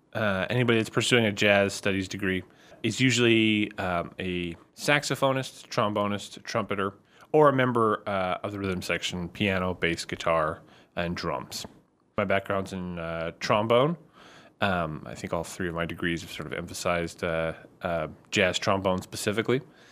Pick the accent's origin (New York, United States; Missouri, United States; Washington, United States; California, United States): California, United States; Monterey; I grew up in Monterey, California, and they have a very famous, very long-running jazz festival